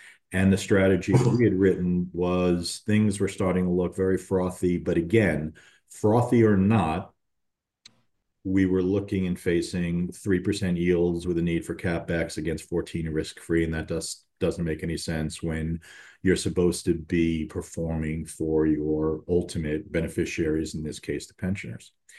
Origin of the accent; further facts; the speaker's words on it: Queens, New York, United States; So I stayed local, born and raised in Queens, and, was out at 20 going into public accounting in New York City.